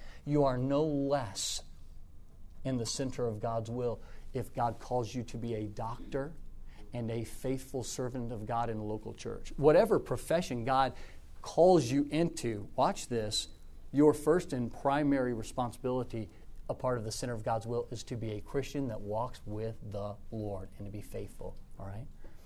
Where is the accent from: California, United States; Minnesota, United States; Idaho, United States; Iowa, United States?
Iowa, United States; I can't go to the inner city. I'm from Iowa.